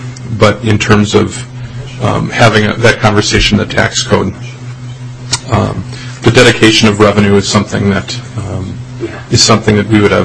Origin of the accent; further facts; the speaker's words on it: South St. Paul, Minnesota, United States; I am from South St. Paul, but I actually live in Representative Frankie's district.